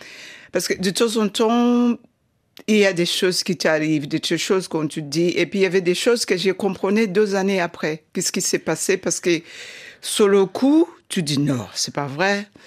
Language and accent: French; Zimbabwe; Mais je suis née dans la Rhodésie, le Zimbabwe d'aujourd'hui, pendant l'apartheid. Et là, on était classés en 4 races, le blond, l'asiatique, la métisse et le noir tout en bas. Donc, j'ai grandi